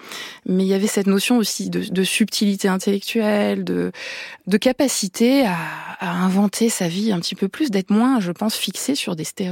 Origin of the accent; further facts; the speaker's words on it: Auvergne-Rhône-Alpes, France; c'est peut-être aussi parce que j'ai grandi dans la Drôme